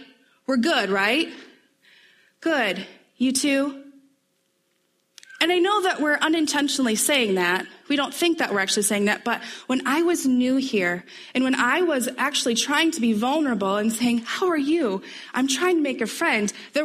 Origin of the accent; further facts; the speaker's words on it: Michigan, United States; moved away as an adult; now in Grand Rapids, United States; I moved here about 13 years ago, so I've been here for a while now. But for the first year or two, it was a scary place to be in Grand Rapids. We're from a really, really, really small town in northern Michigan.